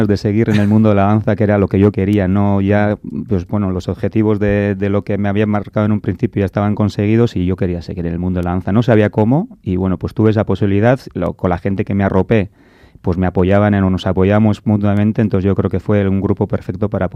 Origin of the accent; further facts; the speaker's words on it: Bergara, Basque Country, Spain; now in San Sebastián, Spain; yo vengo de Vergara. En Vergara pues había aprendido solo lo que era el baile mucho, muy tradicional. Vine a Donosti con la excusa de estudiar